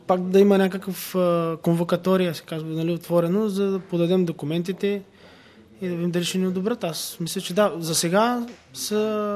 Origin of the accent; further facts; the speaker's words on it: Sliven, Sliven Province, Bulgaria; сме от Сливен и тримата сме завършили Филип Кутев, музикалното училище в Котел.